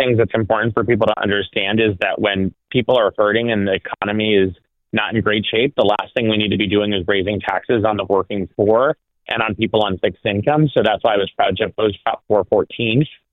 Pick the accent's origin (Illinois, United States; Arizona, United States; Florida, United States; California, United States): Arizona, United States; Tucson; like the family that I grew up in here in Tucson.